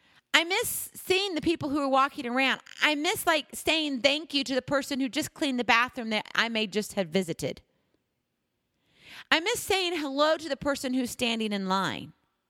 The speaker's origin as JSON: {"language": "English", "region": "Hawaii", "country": "United States", "tie": "born or raised there", "said": "So I'm from Hawaii. You all know that. And graduated from there. I was born in Hawaii and graduated from high school there. So that's my home."}